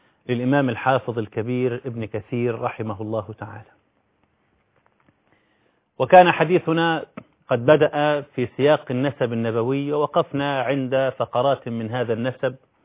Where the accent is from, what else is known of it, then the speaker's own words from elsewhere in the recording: Egypt; يعني وجود ناس معتصمة في التحرير ده أمر أصبح مألوفا عندنا في مصر